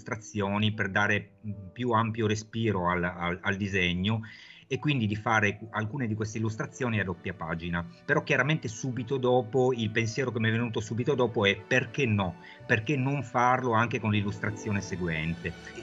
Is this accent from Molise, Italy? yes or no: no; Turin, Piedmont, Italy; born there; Calcola che io sono nato a Torino